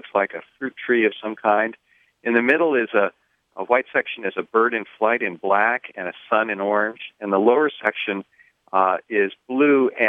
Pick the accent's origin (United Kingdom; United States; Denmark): United States; Portland, Oregon; I'm from Portland, and the Portlandia idea is put a bird on it.